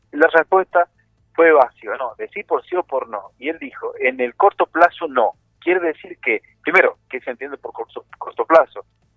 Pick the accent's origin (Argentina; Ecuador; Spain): Argentina; me obliga como ciudadano, me obliga como docente, me obliga como argentino.